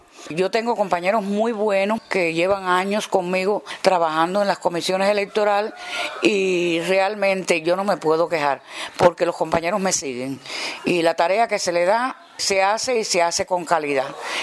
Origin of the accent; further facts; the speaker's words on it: Cuba; como mujer, como revolucionaria, como cubana